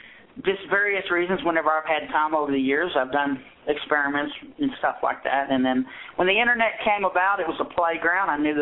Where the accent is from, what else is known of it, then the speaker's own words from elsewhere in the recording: Louisiana, United States; I'm Cajun.